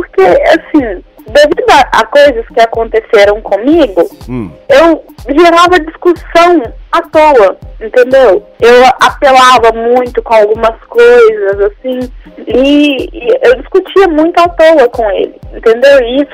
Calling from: Belo Horizonte, Minas Gerais, Brazil; Belo Horizonte.

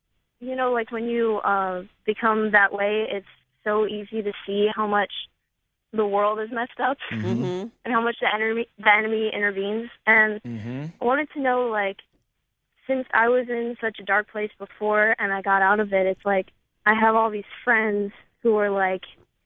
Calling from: Maryland, United States; Maryland.

